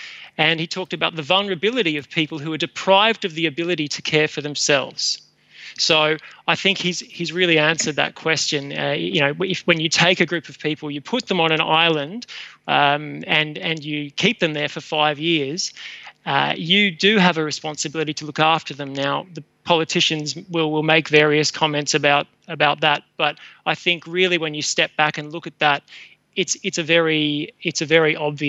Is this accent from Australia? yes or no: yes; Australia; as an Australian, when I think of our Australian values and what we cherish about this wonderful country